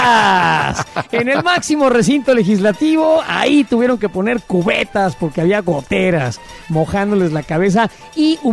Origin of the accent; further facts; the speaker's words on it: Mexico; Me identifico como mexicano.